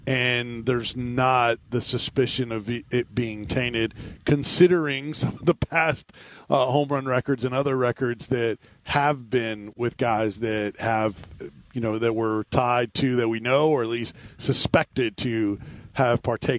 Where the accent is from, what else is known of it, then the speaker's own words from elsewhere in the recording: Tampa, Florida, United States; They'll go back to my hometown of Tampa